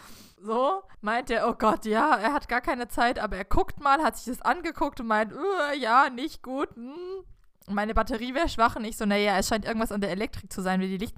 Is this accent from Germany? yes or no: yes; Baden-Württemberg, Germany; Wir sind wie bekannt an der Schweizer Grenze aufgewachsen.